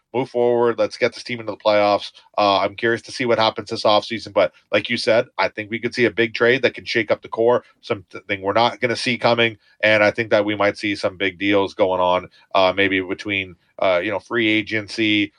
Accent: Ottawa, Ontario, Canada; growing up in Ottawa, covering the team for so many years, I know a lot of Sens fans.

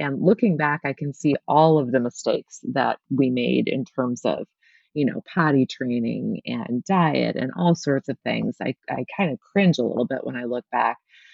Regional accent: Ames, Iowa, United States; I grew up in Ames, Iowa, center of the state, and also home of Iowa State University

